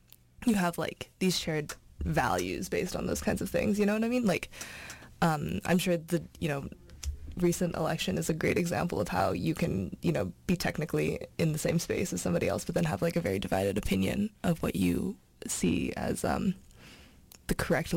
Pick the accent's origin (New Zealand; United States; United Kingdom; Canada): Canada; based on the fact that we're both Canadian.